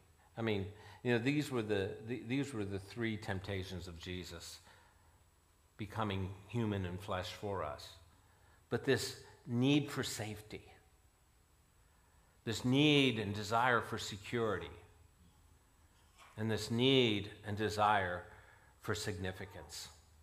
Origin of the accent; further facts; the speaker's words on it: Pennsylvania, United States; I grew up in Pennsylvania, and he was in Boston